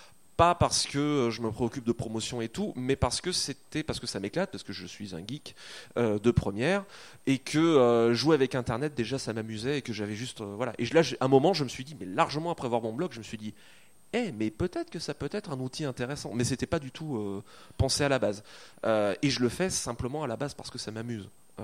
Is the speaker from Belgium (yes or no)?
no; France; J'écris de l'imaginaire et je suis français.